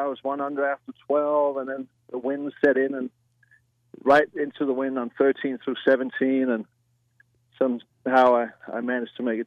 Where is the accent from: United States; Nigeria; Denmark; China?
Denmark; English is a second language; I'm from Denmark, and my mom and dad from Denmark flew over